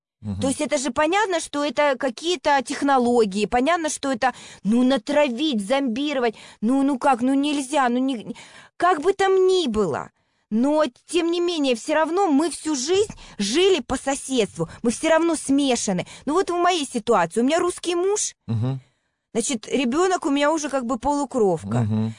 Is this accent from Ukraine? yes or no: yes; Kyiv, Ukraine; born there; я родилась в Киеве, я люблю этот город, я, если можно так сказать, чистокровная хохлушка